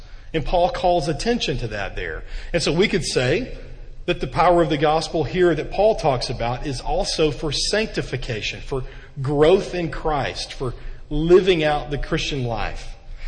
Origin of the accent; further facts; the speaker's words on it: Alabama, United States; I'm from Alabama, and maybe that has something to do with it.